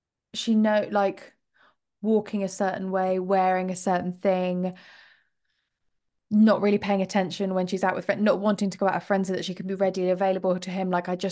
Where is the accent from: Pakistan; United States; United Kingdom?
United Kingdom; England; as a Brit